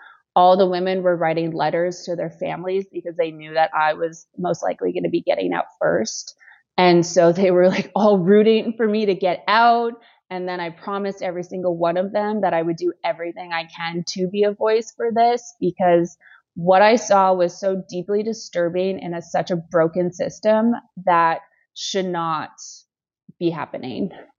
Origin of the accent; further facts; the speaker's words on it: Canada; I am Canadian. I am white. I have a Canadian passport.